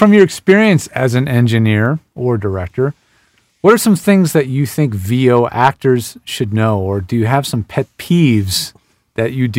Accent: Pennsylvania, United States; I lived there for a while. I grew up outside of Philadelphia.

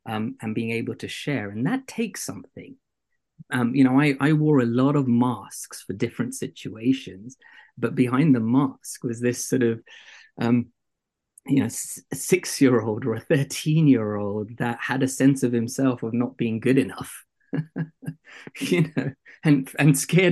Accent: Kenya; So look, I was brought up in East Africa, and there is a cultural conversation also in Kenya

